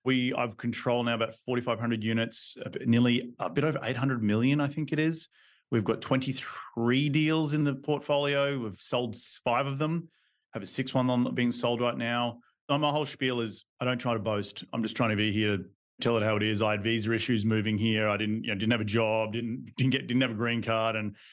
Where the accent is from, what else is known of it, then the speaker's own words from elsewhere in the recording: Australia; Well, yep, originally from Australia, as you can tell. My West Texas accent gives it away. Moved out here in 2012